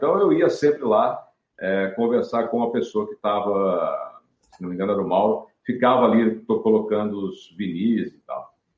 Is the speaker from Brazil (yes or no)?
yes; Pederneiras, São Paulo, Brazil; born there; Nasci okay. e hoje moro ainda. Eu estou morando, eu vim de São Paulo em 2015 para fazer algumas outras coisas e acabei fixando aqui a base de novo